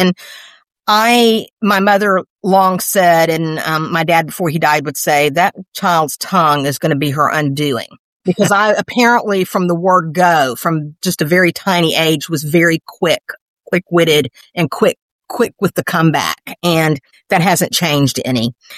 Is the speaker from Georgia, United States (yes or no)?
yes; Atlanta, Georgia, United States; also born or lived in Tennessee; I grew up in Northwest Atlanta before we moved back to Tennessee, which is where my family is from.